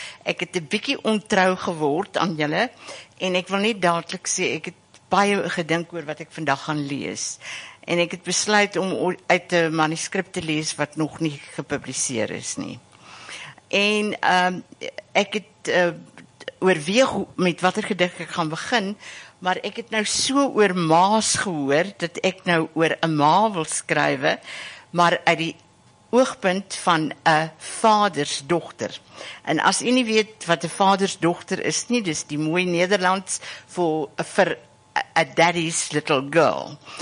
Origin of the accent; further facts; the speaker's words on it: Harrismith, Free State, South Africa; ek is nie hier gebore nie. En ek is in die Vrystaat gebore en ek het 'n sekere loyaliteit aan waar ek groot geword het, in Harry Smith in die Oos-Vrystaat